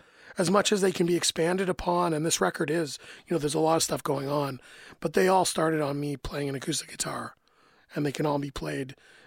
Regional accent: Canada; So, you know, I think as a Canadian

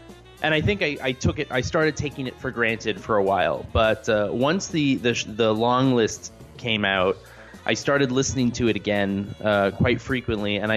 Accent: Montreal, Quebec, Canada; I am from Montreal, Quebec, Canada

